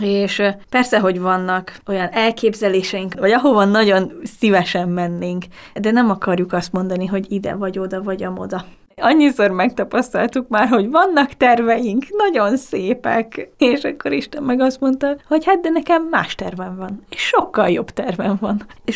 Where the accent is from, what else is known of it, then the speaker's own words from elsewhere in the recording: Nógrád, Hungary; Én pedig egy kis nógrádi faluból Eltőkötre származó lány vagyok, aki rengeteg felé járt, és rengeteg mindent látott